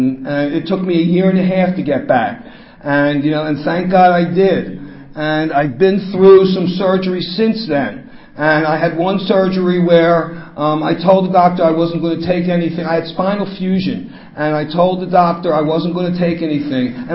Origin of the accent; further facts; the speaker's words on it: Philadelphia, Pennsylvania, United States; I'm from Philly and, and I have a ton of friends here from Jersey.